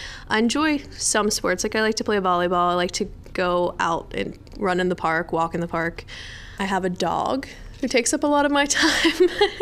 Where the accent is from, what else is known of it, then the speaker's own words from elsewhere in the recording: Fairmont, West Virginia, United States; I moved to a smaller college called Fairmont State University, which is actually in my hometown.